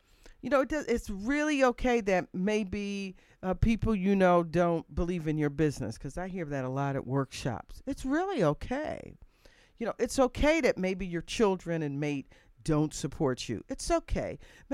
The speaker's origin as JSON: {"language": "English", "town": "Chicago", "region": "Illinois", "country": "United States", "said": "I'm from Chicagoland area, and so is she"}